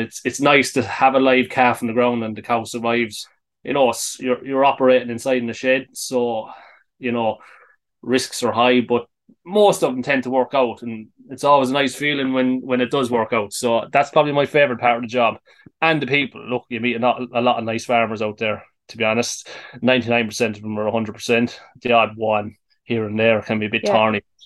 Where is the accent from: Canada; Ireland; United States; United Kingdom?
Ireland; Moneygall, Munster; I'm from Moneygall in Tipperary. Some will dispute and say Offaly, but Tipman through and through. Grew up in Moneygall, our farm was out the road a small bit, kind of grew up on a beef and sheep farm.